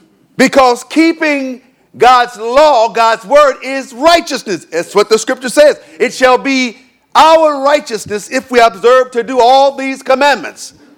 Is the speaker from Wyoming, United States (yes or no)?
no; Michigan, United States; born there; I know I was born in Michigan in General Hospital. Oh, no, it's called Herman Kiefer.